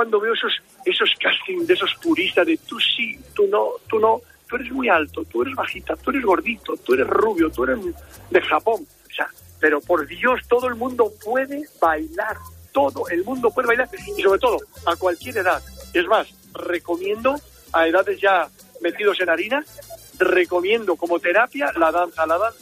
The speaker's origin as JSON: {"language": "Spanish", "region": "Cantabria", "country": "Spain", "said": "Imagínate, ¿cómo somos los cántabros?"}